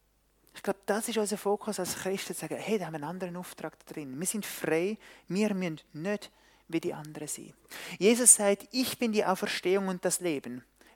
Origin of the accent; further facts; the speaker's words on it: Switzerland; die Kollektivpanik, die wir haben als Schweizer, als Europa, als gesamte Welt